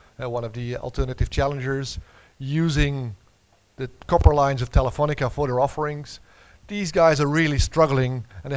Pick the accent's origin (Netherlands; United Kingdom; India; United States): Netherlands; Last but not least, the Netherlands, my home country.